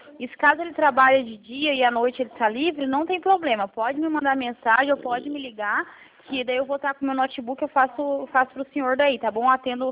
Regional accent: Paraná, Brazil; eu sou aqui do Paraná.

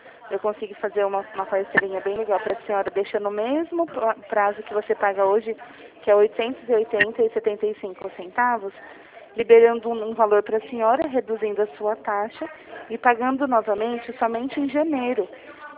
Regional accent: Jundiaí, São Paulo, Brazil; eu sou aqui de Jundiaí

